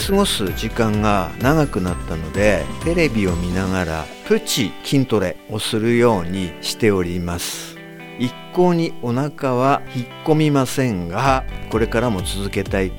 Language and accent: Japanese; Hiraka, Aomori, Japan; 出身は平賀町浅前です。